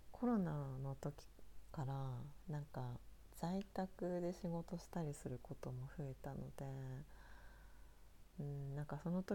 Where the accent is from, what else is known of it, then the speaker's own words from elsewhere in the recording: Tohoku, Japan; 本名です。出身は東北です。そうですね、色白って言われます。